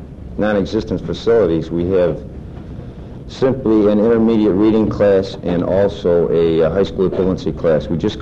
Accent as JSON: {"language": "English", "town": "Cheektowaga", "region": "New York", "country": "United States", "tie": "born or raised there", "also_born_or_lived": "Attica", "said": "I was born in Attica, but I lived 20 years of my life in Cheektowaga, a suburb of Buffalo."}